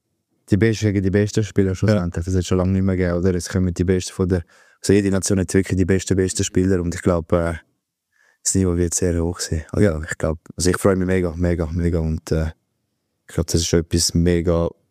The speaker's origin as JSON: {"language": "German", "country": "Switzerland", "said": "wir als Schweizer müssen uns gar nicht mehr so viel verstecken."}